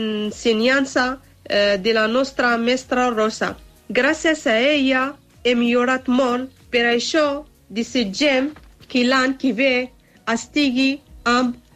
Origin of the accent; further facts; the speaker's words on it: Morocco; Catalan is a second language; moved away as an adult; now in Spain; tinc 28 anys, soc del Marroc, fa 9 anys que visc aquí a Catalunya i estic casada i soc mare de dos filles.